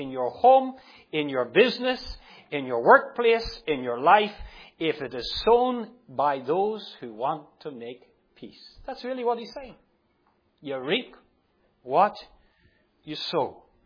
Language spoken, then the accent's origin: English; Northern Ireland, United Kingdom; You know, I grew up in Northern Ireland